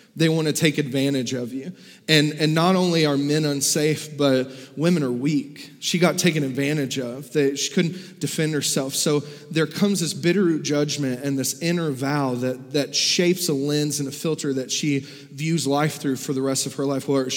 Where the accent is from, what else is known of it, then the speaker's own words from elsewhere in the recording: Kentucky, United States; Or I'm from Kentucky.